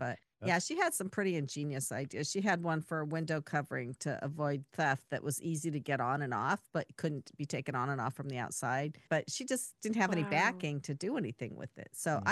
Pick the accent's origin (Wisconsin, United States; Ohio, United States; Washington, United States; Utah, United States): Washington, United States; Seattle; And I grew up in Seattle, and Seattle had the public market.